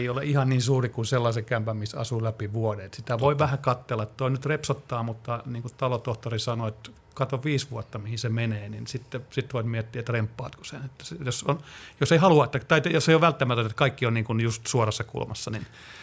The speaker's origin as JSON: {"language": "Finnish", "town": "Juupajoki", "region": "Pirkanmaa", "country": "Finland", "tie": "born there", "said": "Mistä tiesit, että mä oon syntynyt Juupajolla?"}